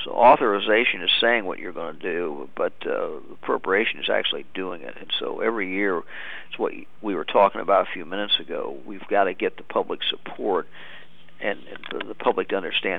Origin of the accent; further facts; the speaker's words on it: Cedarville, Ohio, United States; a lot of the men and women who are doing this back in my home state